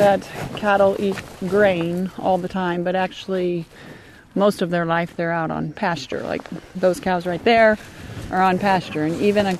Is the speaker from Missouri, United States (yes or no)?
yes; Centralia, Missouri, United States; I'm from Centralia, Missouri, and I own approximately 100 to 125 cows